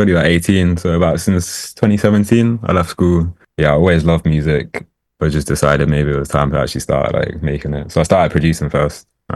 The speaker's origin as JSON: {"language": "English", "town": "Oxford", "region": "South East England", "country": "United Kingdom", "lives_now": "London, United Kingdom", "said": "I'm from Oxford originally, but I'm based in London, West London."}